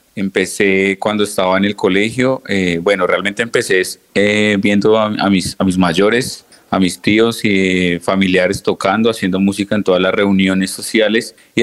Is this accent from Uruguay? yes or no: no; Colombia; A nosotros como colombianos, como latinos sobre todo, nos reciben con mucha alegría, con mucho entusiasmo.